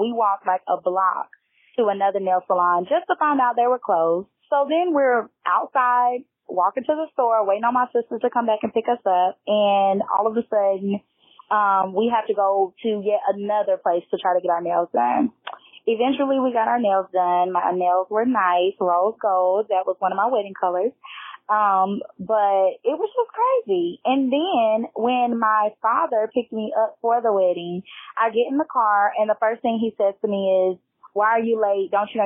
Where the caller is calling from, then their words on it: Nashville, Tennessee, United States; I am calling from Nashville, Tennessee